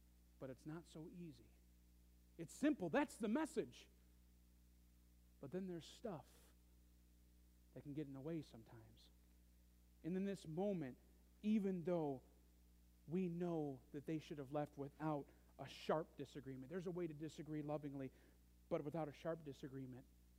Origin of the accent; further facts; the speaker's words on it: Marlette, Michigan, United States; For those of you again on the radio, I'm from Marlette.